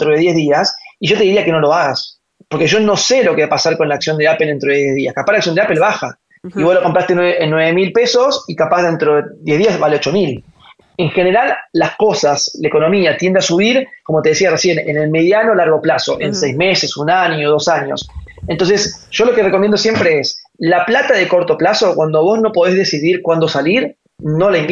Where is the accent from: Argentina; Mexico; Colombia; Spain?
Argentina; yo soy pro Argentina, ¿sí? Yo viví en el exterior y volví a Argentina porque quiero este país, quiero trabajar acá, quiero generar riqueza acá en Argentina.